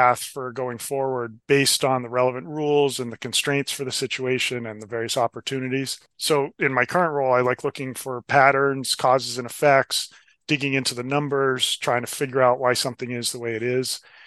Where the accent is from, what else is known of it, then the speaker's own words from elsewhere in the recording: New Hampshire, United States; So I grew up in New Hampshire, and so I'm very partial to the mountains and lakes regions of New Hampshire, which also conveniently is pretty close.